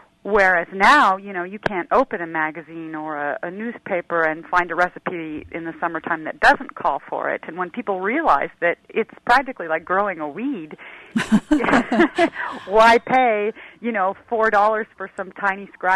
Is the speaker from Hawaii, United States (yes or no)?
no; Pasadena, California, United States; Well, I've always been a cook, but I grew up in a suburb. I grew up in Pasadena.